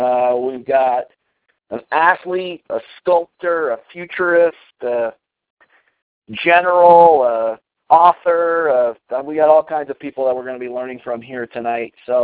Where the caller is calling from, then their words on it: Colorado, United States; I'm calling in from Colorado.